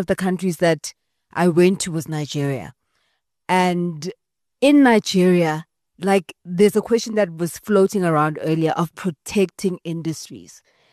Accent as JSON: {"language": "English", "country": "South Africa", "said": "which industries do you think we as South African can really take over and protect?"}